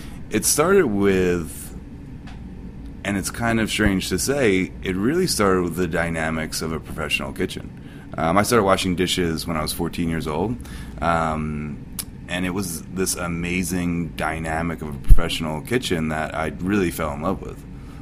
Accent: New Jersey, United States; Yeah, South Jersey. Like 30 minutes south of Philly.

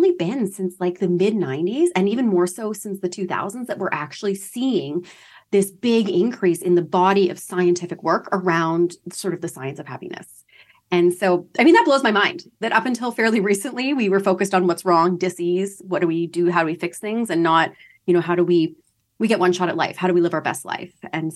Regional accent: London, Ontario, Canada; So I'm from London, Ontario, Canada. I'm doing this podcast from Toronto, Ontario today.

